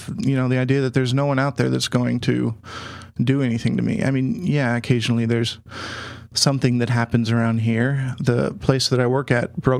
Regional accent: Phoenix, Arizona, United States; now in Ashland, United States; mind you, I live in Ashland, so the concept of that is pretty difficult for me to grasp. Of course, I grew up in Phoenix, Arizona, and I guess that's a little bit easier.

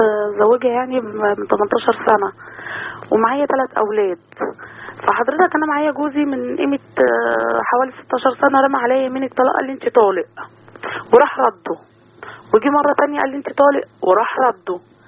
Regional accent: Ain Shams, Cairo Governorate, Egypt; أنا من عين شمس.

